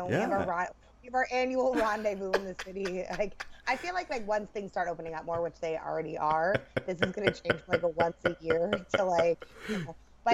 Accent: New York City, New York, United States; being a New Yorker, it is the most beautiful time to be a New Yorker.

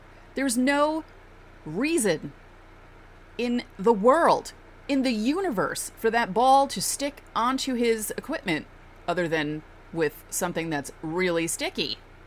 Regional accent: New York, United States; Is that because I'm from New York?

